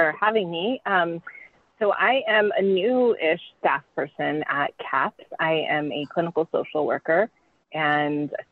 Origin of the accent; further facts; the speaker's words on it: Texas, United States; also born or lived in California; I'm originally from Texas. I've lived all over the world, and I lived in California before